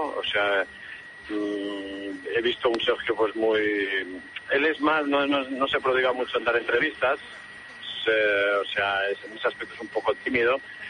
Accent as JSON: {"language": "Spanish", "town": "Sant Boi de Llobregat", "region": "Catalonia", "country": "Spain", "said": "porque yo también soy de San Boy"}